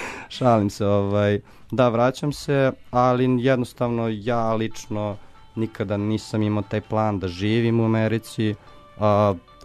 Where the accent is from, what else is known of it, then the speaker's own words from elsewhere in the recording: Belgrade, Serbia; mi kao Srbi, Beograđani